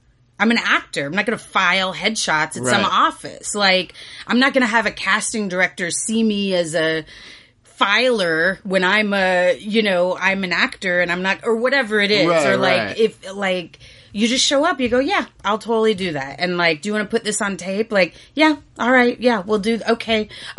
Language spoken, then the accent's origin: English; Grand Prairie, Texas, United States; I just visited my dad, and I'm from Grand Prairie, Texas. So I just visited him. And, you know, you start, like, go home to the small town